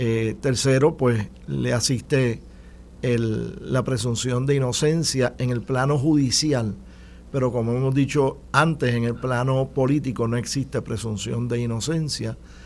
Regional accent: London, United Kingdom; aparentemente está en mi ciudad natal de Londres

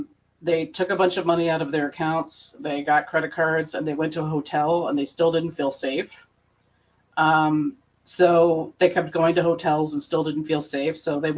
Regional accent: Clarkston, Michigan, United States; I'm from Michigan. Like, I mean, I grew up in Clarkston, where the mother of Ethan Crumbly grew up.

